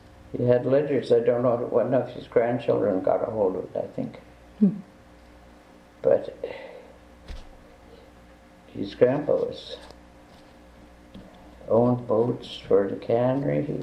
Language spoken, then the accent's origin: English; Craig, Alaska, United States; born there; now in Klawak, United States; I was born in Craig in 1928.